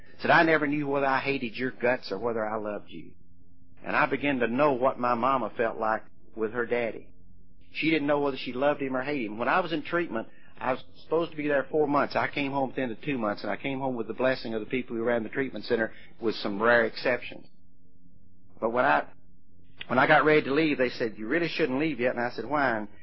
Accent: Mayfield, United States; I was born and raised in Mayfield, a little town not too far from here, as you well know.

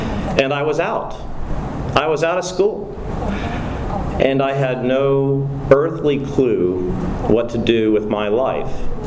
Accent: Florida, United States; I was growing up in Central Florida, Redneckville

